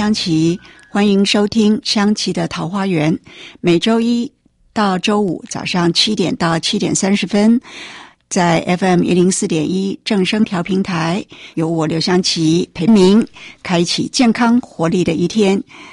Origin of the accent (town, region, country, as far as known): Taiwan